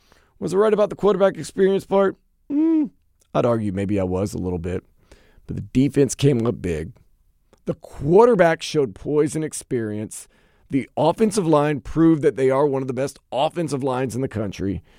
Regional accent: Louisiana, United States; born and raised in South Louisiana, football is, college football especially, and I know college, pro football is big too, but it is king.

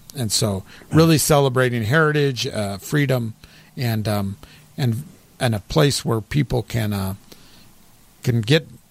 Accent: Hurricane, Utah, United States; I grew up in Hurricane, and the fair is Hurricane Leverkin.

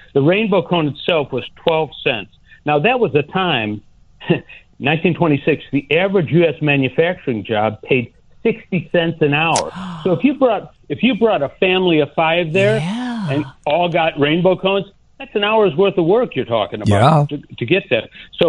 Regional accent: Chicago, Illinois, United States; I was a north side kid. I grew up in Portage Park.

